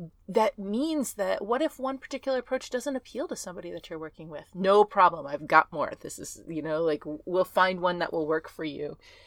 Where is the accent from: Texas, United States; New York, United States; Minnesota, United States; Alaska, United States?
Texas, United States; First off, I grew up in Texas, and so like sea things were not a part of my life, except for like Red Lobster and Long John Silver.